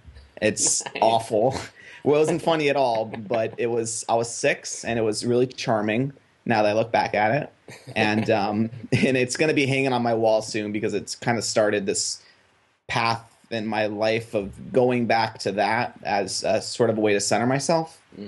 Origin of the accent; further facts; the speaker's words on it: Hawaii, United States; the lieutenant governor of our state, I'm from Hawaii, he came down to our school